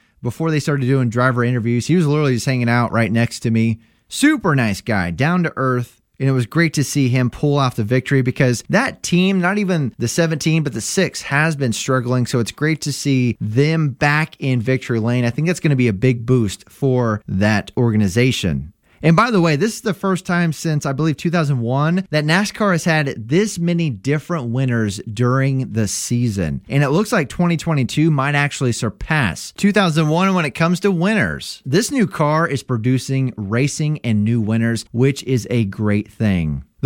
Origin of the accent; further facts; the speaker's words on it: Springfield, Missouri, United States; We said, hey, Johnny, you know, we're from Springfield too.